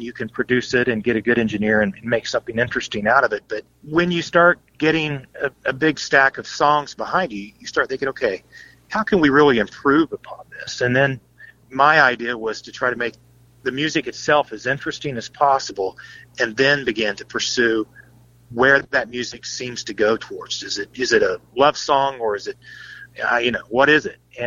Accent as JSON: {"language": "English", "region": "Indiana", "country": "United States", "said": "I'm from Indiana, and I grew up"}